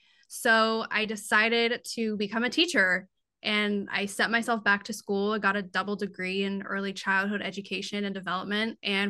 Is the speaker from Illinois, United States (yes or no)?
no; Newbury Park, California, United States; So I was born and raised in Newbury Park. Absolutely love it. I love the area. I never want to leave Ventura County.